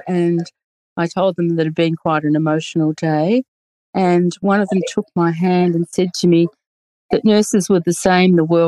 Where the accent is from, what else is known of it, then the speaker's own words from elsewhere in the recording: Australia; without many of the items that we as Australian nurses take for granted.